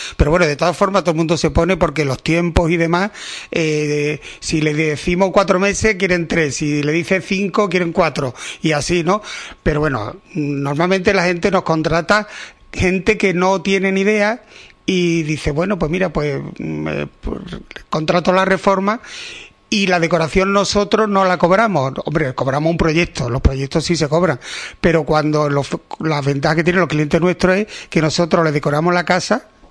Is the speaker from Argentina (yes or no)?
no; Lebrija, Andalusia, Spain; Yo soy de Lebrija, yo lo tengo eso por gala, verá tú, el ser lebrijano. Aunque no viva aquí, pero tengo nostalgia también de mi pueblo